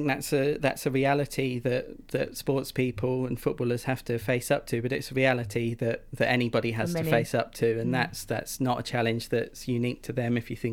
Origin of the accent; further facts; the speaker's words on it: Eastbourne, South East England, United Kingdom; I grew up in Eastbourne. I used to live...